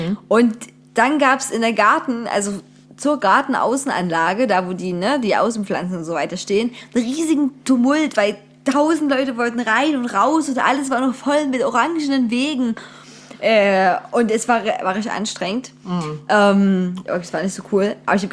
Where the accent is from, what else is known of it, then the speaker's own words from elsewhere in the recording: Saxony, Germany; weißt du, ich bin auch aus Sachsen und kenne hier viele Orte nicht.